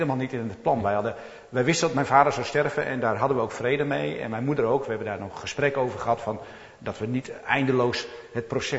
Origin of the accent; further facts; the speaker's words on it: Dronten, Flevoland, Netherlands; ik ben geboren en getogen in Dronten.